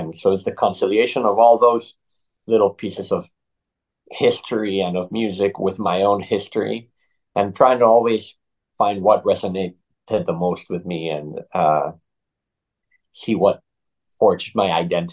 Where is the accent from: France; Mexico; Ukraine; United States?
Mexico; And so all of that came to me growing up in Mexico.